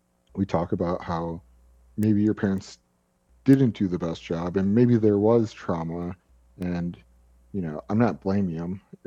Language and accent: English; Milwaukee, Wisconsin, United States; moved away as an adult; The environment I grew up in Milwaukee, Wisconsin, born and raised. I lived there until I was 31, until I came out to rehab.